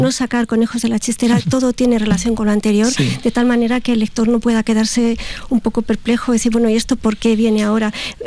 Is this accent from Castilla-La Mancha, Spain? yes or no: yes; Guadalajara, Castilla-La Mancha, Spain; sí, soy de Guadalajara, evidentemente